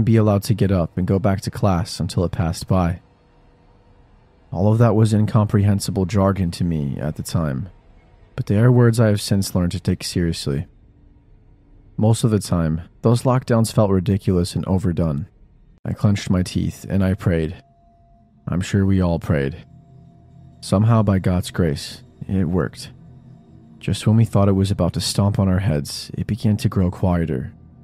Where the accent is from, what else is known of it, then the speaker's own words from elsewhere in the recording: Oklahoma, United States; It is a part of my life in Tornado Alley, but I was born and raised in Oklahoma, and it's where I will